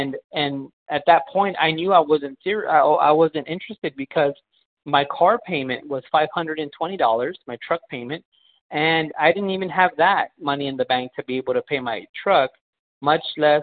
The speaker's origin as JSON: {"language": "English", "town": "Edinburg", "region": "Texas", "country": "United States", "said": "I'm from Edinburgh, Texas. Edinburgh is a town in south Texas. It's a border town of Mexico. We're super close to the border."}